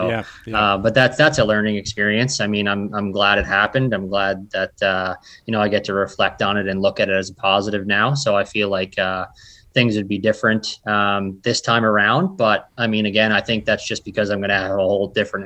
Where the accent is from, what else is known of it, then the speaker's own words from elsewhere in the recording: Glace Bay, Nova Scotia, Canada; So I grew up here in Glace Bay, but I used to drive about an hour to go work with Ted Stonehouse.